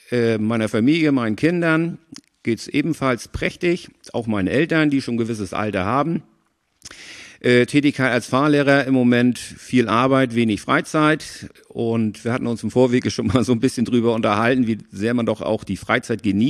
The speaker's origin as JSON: {"language": "German", "town": "Schwarzenbek", "region": "Schleswig-Holstein", "country": "Germany", "tie": "born or raised there", "also_born_or_lived": "Hamburg", "said": "Ich bin in Hamburg geboren, bin aber in Schwarzenbeek groß geworden mit einer kurzen Ausnahme. Meine Eltern sind damals nach Sams gezogen."}